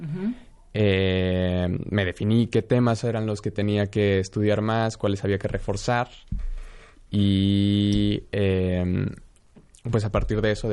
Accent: Mexico City, Mexico; Yo también soy de la Ciudad de México, del sur.

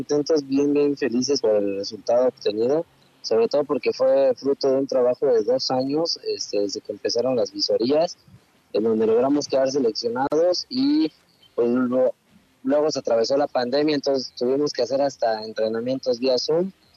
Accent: Orizaba, Veracruz, Mexico; andamos acá andamos en Veracruz, yo soy de acá de Orizaba, Veracruz

